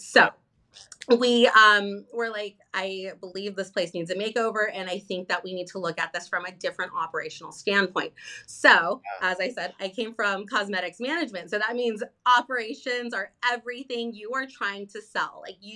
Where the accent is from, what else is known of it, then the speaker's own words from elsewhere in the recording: Los Angeles, California, United States; unfortunately I'm from Los Angeles, so we are in a very saturated market.